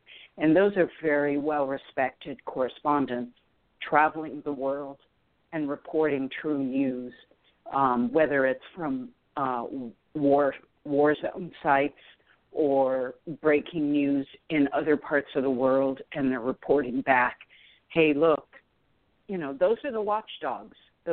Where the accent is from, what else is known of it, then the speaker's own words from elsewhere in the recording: Philippines; first language Tagalog; English is a second language; So it kind of brought me back to my own experience of not learning my native tongue.